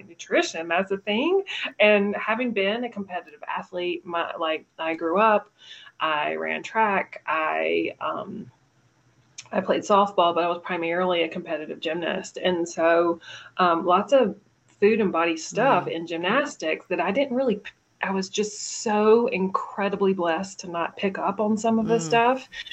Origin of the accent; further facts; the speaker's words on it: North Carolina, United States; now in Las Vegas, United States; I grew up in North Carolina. I currently live in Las Vegas.